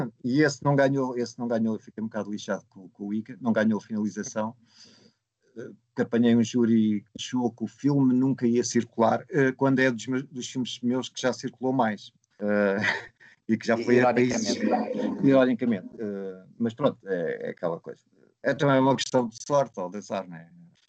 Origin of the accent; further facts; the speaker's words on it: Lisbon, Portugal; eu sou de Lisboa, portanto, para mim é ótimo mostrar o filme em Lisboa.